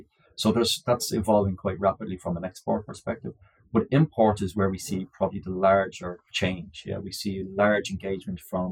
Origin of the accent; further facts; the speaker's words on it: Ireland; also born or lived in Australia; I spent most of my time in Europe. Obviously, I'm Irish by origin.